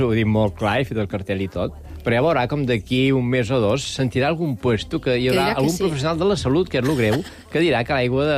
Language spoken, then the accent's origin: Catalan; Catalonia, Spain; Jo, que sóc català